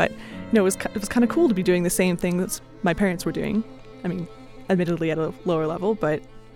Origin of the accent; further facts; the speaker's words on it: Denver, Colorado, United States; I'm 17 years old. I play the violin. I'm from Denver. I've lived my entire life in Colorado.